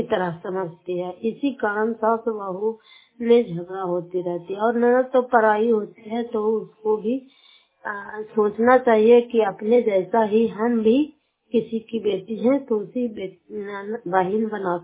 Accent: Fatehpur, Bihar, India; घर फतेहपुर पंचायत मकौता जिला नालंदा और प्रखंड करवासराय की निवासी हूँ।

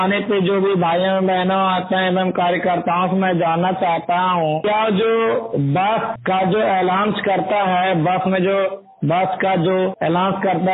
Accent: Bihar, India; मैं दोनों आंख से नेत्रहीन हूँ, भागलपुर डिस्ट्रिक्ट बिहार का रहने वाला हूँ।

